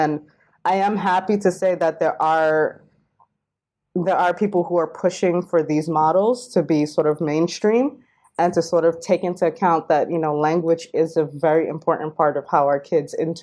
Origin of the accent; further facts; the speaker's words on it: Queens, New York, United States; And where I grew up in Queens, you know, there were some kids who came straight from like Jamaica and Haiti